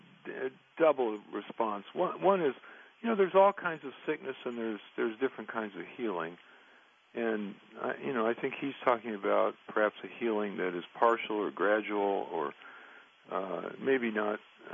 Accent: Santa Rosa, California, United States; there's a sign that says Santa Rosa, 57 miles. That's my hometown, Santa Rosa. And every time I see that sign after a long trip, I just have this warm feeling I'm on my way home.

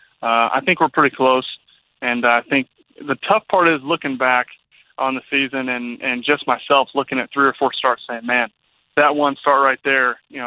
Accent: Indiana, United States; It definitely went against the grain, being an Indiana Hoosier.

